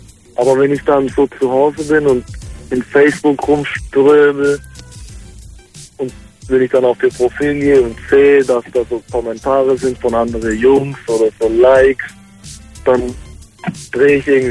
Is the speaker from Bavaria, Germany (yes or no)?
no; Heilbronn, Baden-Württemberg, Germany; Ich komme aus Heilbronn.